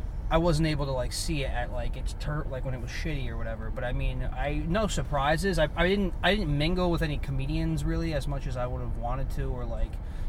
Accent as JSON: {"language": "English", "region": "New Jersey", "country": "United States", "tie": "born or raised there", "said": "No. I'm from Jersey, born and raised, unfortunately."}